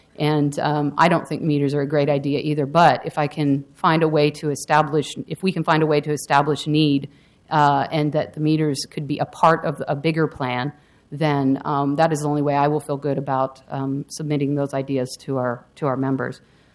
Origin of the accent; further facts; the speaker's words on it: Pacific Northwest, United States; I was here because I grew up in the Northwest